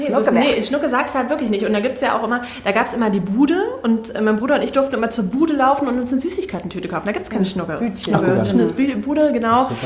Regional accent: Hesse, Germany; also born or lived in Ruhr; Ich komme eigentlich aus dem Ruhrgebiet. Wir sind kurz vor Grundschule nach Kassel gezogen, also aufs Dorf, so richtig da.

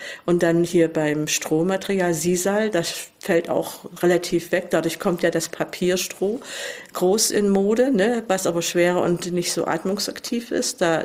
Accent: Dresden, Saxony, Germany; ich habe in Dresden ja auch gelernt. Ich komme ja auch von da. Ich komme aus Pillnitz

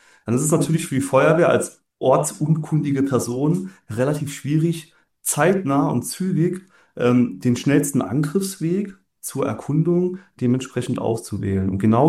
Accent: Saarland, Germany; ich komme ja aus dem Saarland

